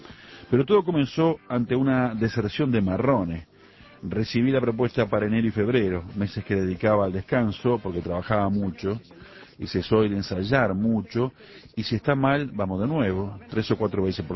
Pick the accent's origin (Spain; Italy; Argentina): Argentina; Pero yo estaba cómodo en mi país, me iba bien, soy argentino, me gusta mi país y me quedé.